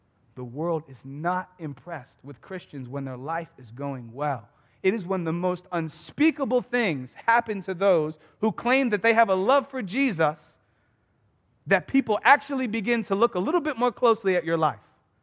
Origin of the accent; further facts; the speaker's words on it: Philadelphia, Pennsylvania, United States; Like I'm from Philly. So I'm driving through.